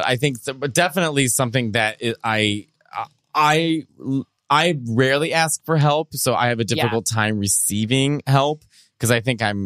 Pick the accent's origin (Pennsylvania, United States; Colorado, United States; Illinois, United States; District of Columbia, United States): Illinois, United States; Chicago; accent: Chicago; If you got like a confident walk, my Chicago accent, if you have a confident walk.